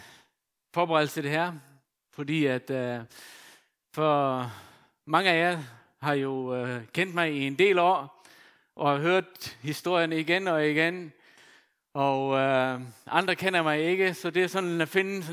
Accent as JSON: {"language": "Danish", "country": "Faroe Islands", "tie": "born or raised there", "said": "min egen baggrund, det jeg kommer fra, altså født og opvokset på Færøerne"}